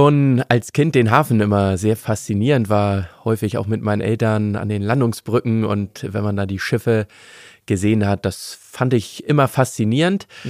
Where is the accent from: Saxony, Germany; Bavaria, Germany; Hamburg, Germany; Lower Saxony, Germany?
Hamburg, Germany; bin Hamburger jung